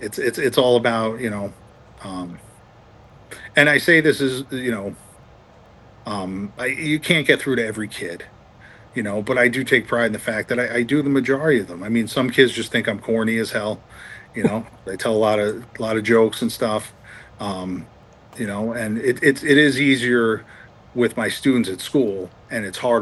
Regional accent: New York City, New York, United States; also born or lived in Buffalo; you know, whether it was growing up in New York City, New York City suburbs, or being in Buffalo, or coming to shows in Rochester or Erie

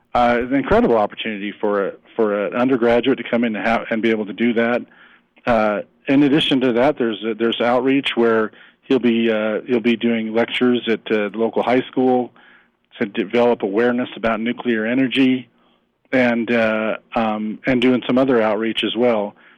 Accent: Wyoming, United States; But I think we all growing up in Wyoming, because we know, and I grew up in this state

